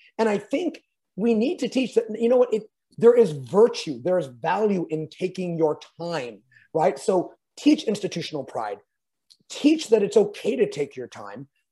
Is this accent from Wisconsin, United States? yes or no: no; California, United States; I'm a Californian.